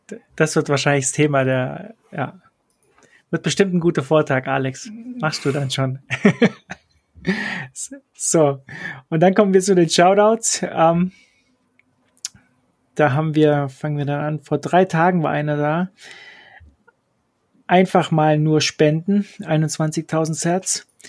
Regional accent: Kempten, Bavaria, Germany; Also bei uns in Kempten darf jeder kommen.

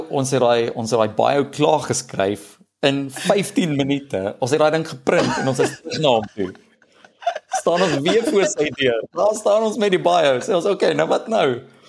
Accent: Gauteng, South Africa; ons kom, drie van ons kom uit die Oosrand uit, dis net Joe wat permanent in Pretoria gebly

